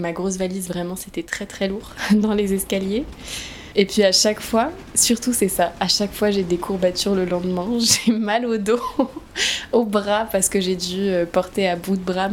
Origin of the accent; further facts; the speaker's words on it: Pays de la Loire, France; now in Germany; étant donné que je viens de l'ouest de la France, je viens de Vendée